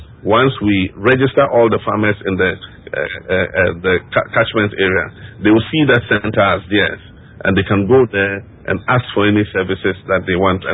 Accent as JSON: {"language": "English", "town": "Tamale", "region": "Northern Region", "country": "Ghana", "tie": "born or raised there", "said": "When I was a young boy growing up in Tamale, a lot of young people were involved in agriculture."}